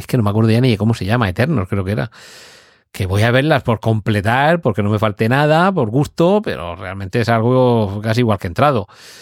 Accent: Spain; Pero nosotros somos españoles, la A se pronuncia

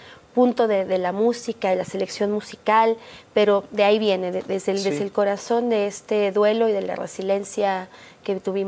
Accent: Mexico; Somos mexicanos también

